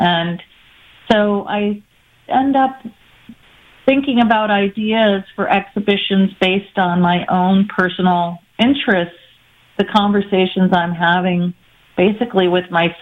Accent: Midwest, United States; People, yeah, I mean, I'm from the Midwest, so I mean, I'm aware of artwork in mm-hmm. all of these places that I've lived

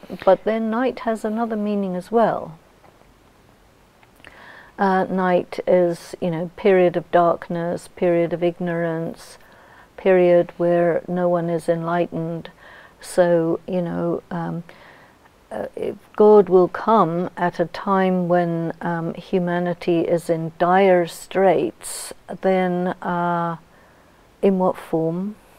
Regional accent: England, United Kingdom; In the culture that I grew up in England

